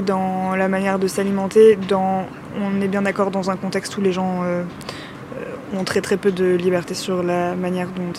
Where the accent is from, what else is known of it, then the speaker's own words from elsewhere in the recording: France; je suis française